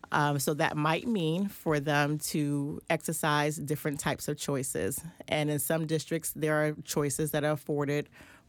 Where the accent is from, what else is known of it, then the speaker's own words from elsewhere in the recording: Queens, New York, United States; also born or lived in Brooklyn; Well, I was born in Brooklyn, stayed there until about 5 or 6 years old, and we transitioned to Queens